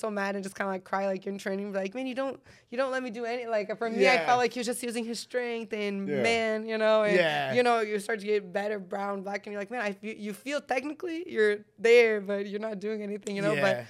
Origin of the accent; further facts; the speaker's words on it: Arizona, United States; I grew up in Arizona, so Spanish and English, you know?